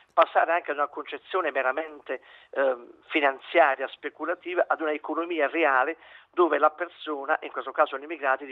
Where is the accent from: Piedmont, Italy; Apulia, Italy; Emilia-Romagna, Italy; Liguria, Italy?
Apulia, Italy; Io sono e vengo dalla Puglia, vengo da quella zona